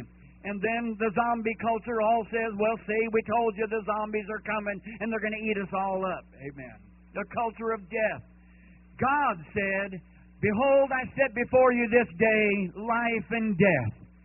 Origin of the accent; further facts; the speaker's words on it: California, United States; But I can tell you this, when I was raised in California, all of my teenage years, I knew nothing about Jesus